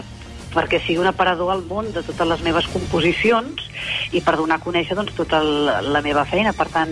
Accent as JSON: {"language": "Catalan", "town": "Barcelona", "region": "Catalonia", "country": "Spain", "said": "a Barcelona i també tinc arrels al Vallès."}